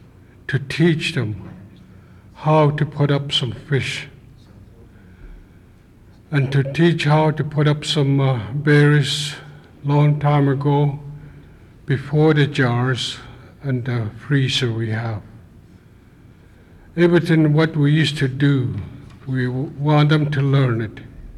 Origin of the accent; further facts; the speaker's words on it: Haines, Alaska, United States; I'm from Haines.